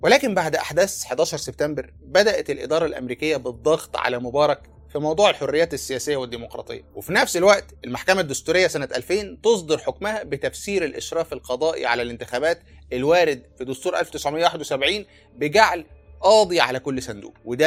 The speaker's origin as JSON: {"language": "Arabic", "country": "Egypt", "said": "طب ليه احنا كمصريين عندنا صورة سلبية عن الانفتاح؟"}